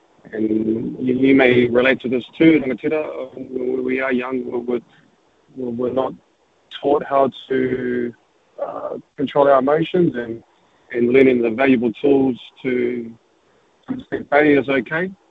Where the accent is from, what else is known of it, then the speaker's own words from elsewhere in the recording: Wainuiomata, Wellington, New Zealand; I'm taking them back to my hometown, my mahi kāinga, and we're going into Wainuiomata Intermediate, Wainuiomata College, to inspire and motivate young rangatahi to believe in themselves